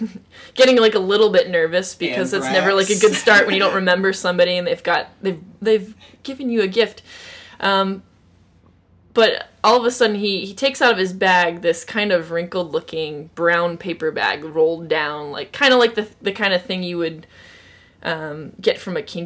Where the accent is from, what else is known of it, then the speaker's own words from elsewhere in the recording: Florida, United States; I think he knows I'm from Florida, right?